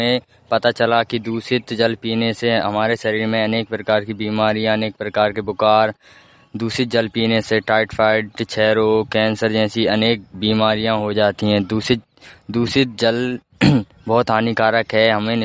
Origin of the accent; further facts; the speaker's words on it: Bhatodiya, India; मैं ग्राम भटोदिया से हूँ